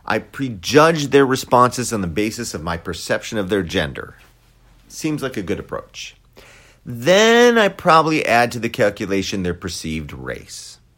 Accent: Wisconsin, United States; when I was growing up in Lily White, rural Wisconsin

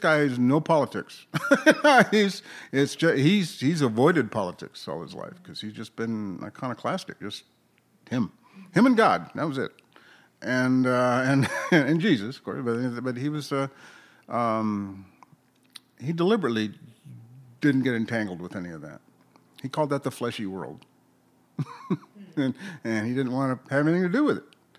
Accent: Alpine, United States; I was raised a Lutheran, born and raised in Alpine.

